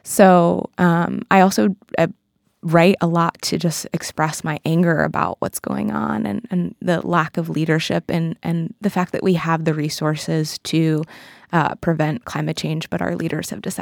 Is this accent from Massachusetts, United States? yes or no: yes; Massachusetts, United States; specifically New England and where I grew up on the Cape and where I'm now.